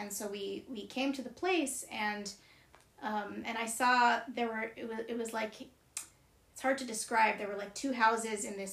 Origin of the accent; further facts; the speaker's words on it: Pittsburgh, Pennsylvania, United States; also born or lived in New York; And I was born in New York, but the first home that I remember was in Pittsburgh, which is where I grew up, and that's where we moved from.